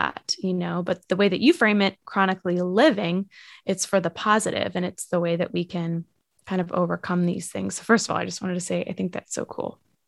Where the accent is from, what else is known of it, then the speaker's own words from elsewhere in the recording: Massachusetts, United States; now in New York City, United States; I'm originally from Massachusetts, south of Boston, north of Providence. But now I live in New York City, just outside of the city in Queens, and I work in the city.